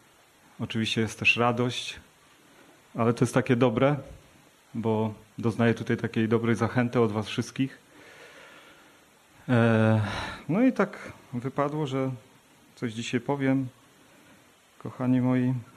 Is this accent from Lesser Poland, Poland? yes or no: no; Kuźnia Raciborska, Silesian Voivodeship, Poland; Ja jestem z Kuźni Raciborskiej, bracia.